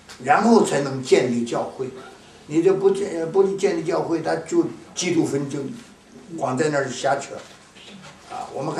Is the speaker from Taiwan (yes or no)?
no; China; 我们中国人说福音是什么？福音平安即是福